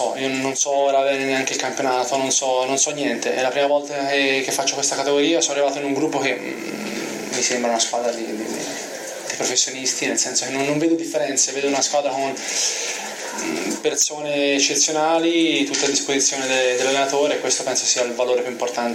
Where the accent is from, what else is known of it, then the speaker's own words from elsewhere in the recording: Florence, Tuscany, Italy; visto che è vicino a casa mia, sono di Firenze